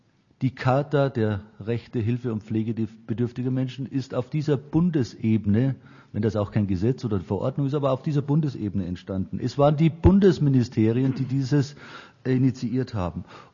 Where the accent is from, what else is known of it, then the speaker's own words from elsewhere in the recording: Bavaria, Germany; Es tut mir leid, dass ich auf Bayern als Bayer ab und zu da ein bisschen negativ hinweisen muss